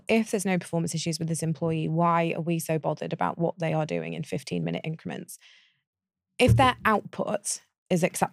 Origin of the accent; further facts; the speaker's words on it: United Kingdom; because we're British, we drink so much tea.